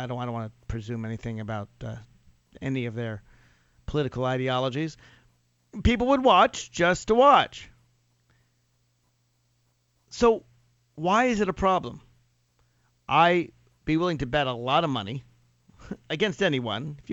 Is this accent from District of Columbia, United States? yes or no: yes; Washington, District of Columbia, United States; And in my hometown of Washington, D.C., the streets are cleaner and there's less traffic on the road.